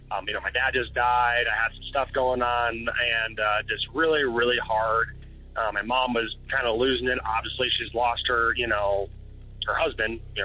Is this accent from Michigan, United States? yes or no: yes; Michigan, United States; she had a dream of, we're originally from Michigan.